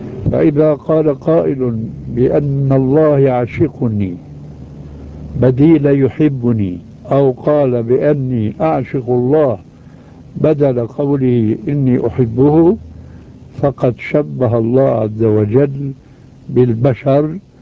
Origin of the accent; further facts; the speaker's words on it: Syria; والمدفون هناك عندنا في سوريا.